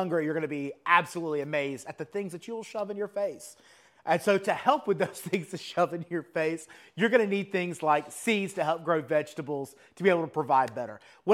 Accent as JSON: {"language": "English", "town": "Atlanta", "region": "Georgia", "country": "United States", "said": "You know, we're natively from the Atlanta area, so she'll go back home and visit family."}